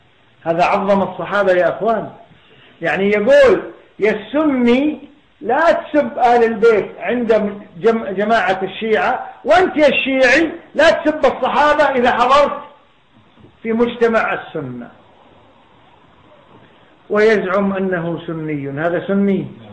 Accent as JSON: {"language": "Arabic", "country": "Kuwait", "said": "فيقولون واحد من الدعاة هؤلاء من تلاميذهم عندنا في الكويت"}